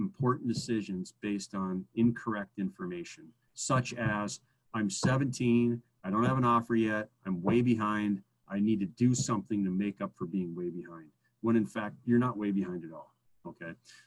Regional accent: Minnesota, United States; I'm from Minnesota, so I'll say that kid in Minnesota

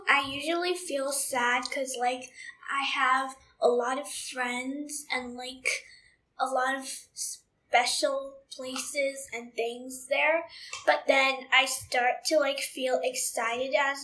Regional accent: China; also born or lived in United States / Kenya / Uganda / Botswana; I'm from China. I lived in America, Kenya, Uganda, Botswana, Fiji, and Thailand.

